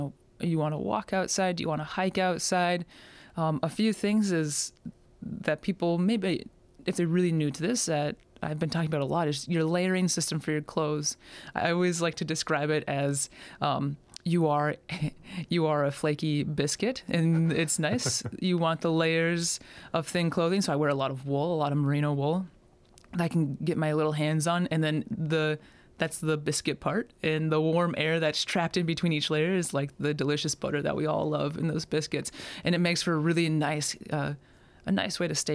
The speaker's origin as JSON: {"language": "English", "region": "Minnesota", "country": "United States", "tie": "born or raised there", "said": "Next winter, I think I will be hiking the Superior Hiking Trail back in my hometown, and a few other trails connect that."}